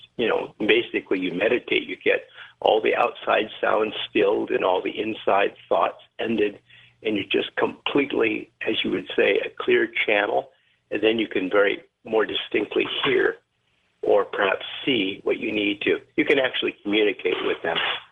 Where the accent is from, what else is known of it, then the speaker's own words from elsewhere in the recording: Seattle, Washington, United States; Well, even when I was young, growing up in the Seattle area, I would see ghosts